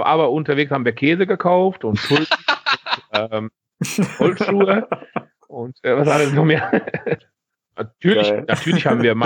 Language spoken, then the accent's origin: German; Netherlands